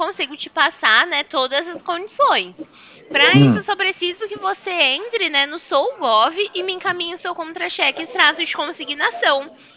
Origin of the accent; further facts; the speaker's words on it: São Paulo, Brazil; eu sou de São Paulo